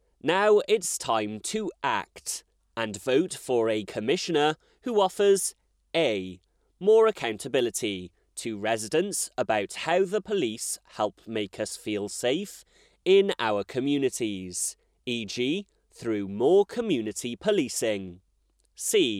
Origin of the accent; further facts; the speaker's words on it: West Midlands, United Kingdom; born there; I was born in Warwickshire and for more than 30 years have been active in communities in Kenilworth.